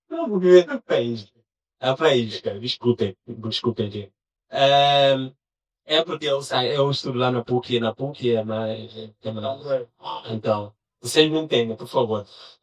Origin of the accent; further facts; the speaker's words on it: Guinea-Bissau; now in Brazil; Eu sou da Guiné-Bissau